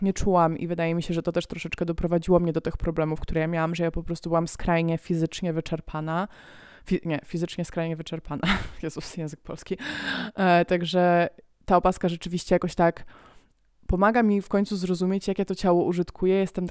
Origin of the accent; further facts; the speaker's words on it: Germany; now in Poland; Pamiętajcie, że ja się wychowałam w Niemczech i ja jako dziecko mam taki obraz, że wszyscy w saunie siedzieli nago.